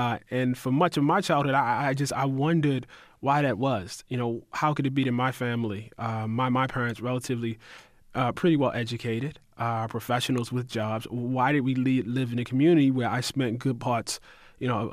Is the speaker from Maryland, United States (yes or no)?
yes; Baltimore, Maryland, United States; Well, I grew up in West Baltimore.